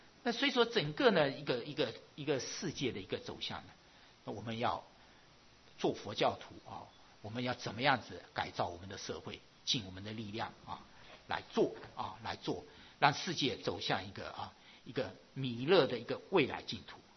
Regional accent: Taiwan; born there; 因为我们生在台湾，我们用台湾做例子啊。

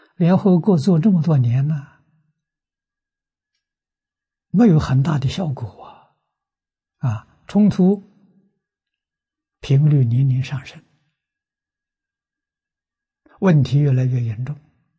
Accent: Tangchi, Anhui, China; moved away; 70年没回去，回去看看，谈到这桩事情，家乡人支持，回到我们家乡来做，我们大家都支持。啊，于是选的这个汤池。

